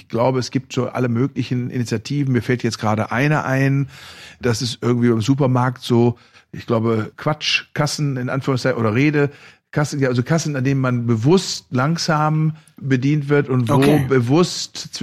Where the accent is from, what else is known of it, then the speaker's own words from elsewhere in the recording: Bonn, North Rhine-Westphalia, Germany; born there; now in Berlin, Germany; ich lebe ja in der Woche hier weitestgehend in Berlin. Gebürtig komme ich aus Bonn. Und von den Vorfahren her bin ich halber Rheinländer und halber Westfale.